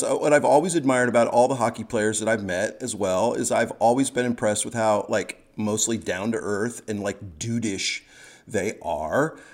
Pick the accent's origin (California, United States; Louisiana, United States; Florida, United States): California, United States; Los Angeles; and then a fan of the Kings, my hometown. I lived in L.A. for 20-whatever years